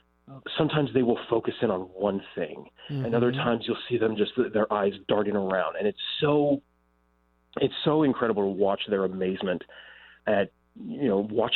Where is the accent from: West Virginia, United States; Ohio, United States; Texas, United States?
Ohio, United States; Columbus; Columbus.